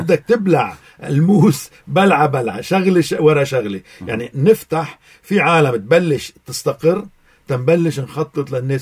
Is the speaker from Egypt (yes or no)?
no; Lebanon; نحن لبنانيين